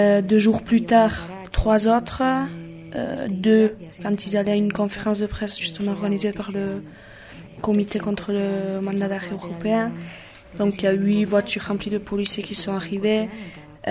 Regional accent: Nouvelle-Aquitaine, France; oui, on est de Chegui, et oui, on va continuer à revendiquer nos droits à militer politiquement, et on va continuer donc cette bataille politique ici au Pays Basque Nord.

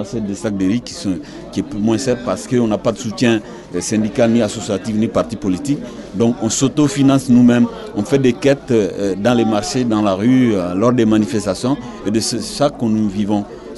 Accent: Mali; now in France; Je suis malien. Ça fait 15 ans que je suis en France.

